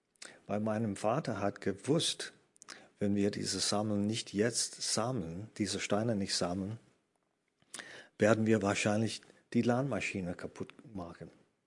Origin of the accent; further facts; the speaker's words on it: Virginia, United States; German is a second language; now in Germany; Aber ich bin nicht dort geboren. Ich bin in Virginia geboren und ich wohnte auf einer Piste, wo unsere nächsten Nachbarn waren, ungefähr 3-4 Kilometer von uns entfernt. Das war ländlich.